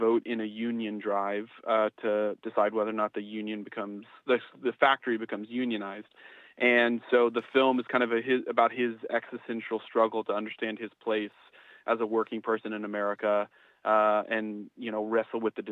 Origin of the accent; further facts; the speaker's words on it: New York City, New York, United States; So we're from New York City.